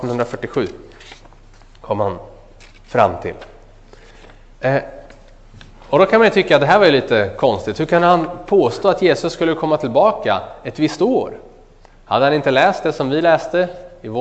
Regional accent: Örebro County, Sweden; Det här är förresten en bild från mina hemtrakter utanför Örebro

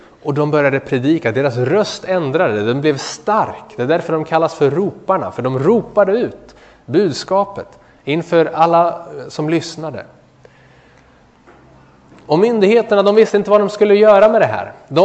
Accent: Örebro, Örebro County, Sweden; Det är precis utanför mitt barndomshem. Där jag kommer ifrån, utanför Örebro.

